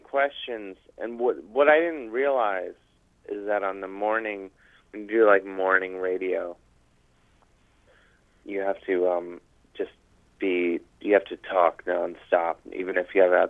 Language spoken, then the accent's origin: English; Cleveland, Ohio, United States; doing an interview with a Cleveland radio station, Cleveland, where I'm from, my hometown.